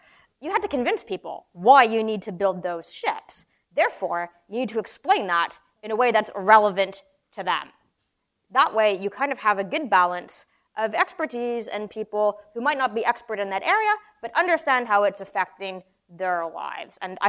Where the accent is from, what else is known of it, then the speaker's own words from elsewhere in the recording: Canada; I'm from Canada myself